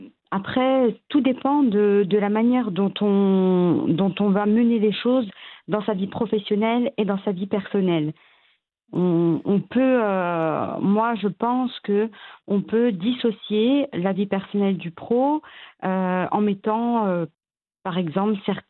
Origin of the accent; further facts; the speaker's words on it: France; also born or lived in Morocco; je suis née au Maroc et je suis partie en France. J'avais un an et demi.